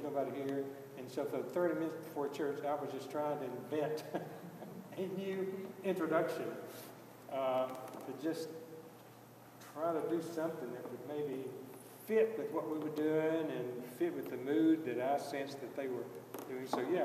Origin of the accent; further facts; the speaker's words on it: Mississippi, United States; I grew up in Mississippi. I started piano when I was 7. I grew up on a farm, no musicians in our family.